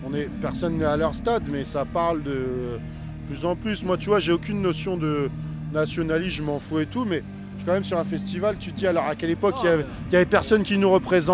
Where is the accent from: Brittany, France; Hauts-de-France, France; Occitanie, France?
Brittany, France; moi je suis breton de base.